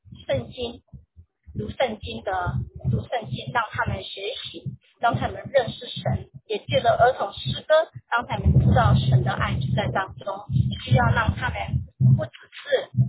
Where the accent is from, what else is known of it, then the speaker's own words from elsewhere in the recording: Taiwan; 你说英文也讲得不好，国语呢，人家学的是中国大陆的拼音，我是台湾人，是注音符号，那又不会讲柬埔寨语